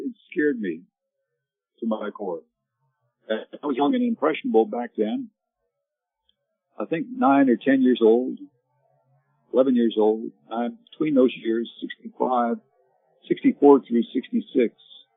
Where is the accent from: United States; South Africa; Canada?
Canada; So when I was growing up in Canada, 1962 through 68